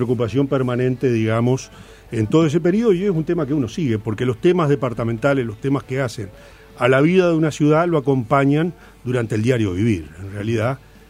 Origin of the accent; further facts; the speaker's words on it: Treinta y Tres, Uruguay; now in Montevideo, Uruguay; Soy nativo, nacido en la ciudad, pero yo he perdido contacto con 33 desde el punto de vista de que mi afincamiento ha sido en Montevideo desde el año 72